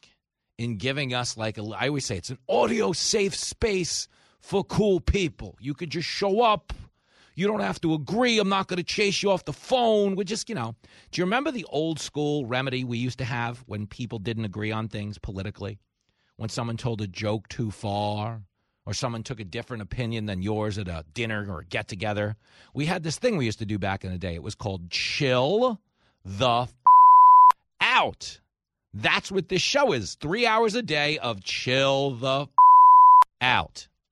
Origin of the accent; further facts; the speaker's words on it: New York, United States; I grew up in New York.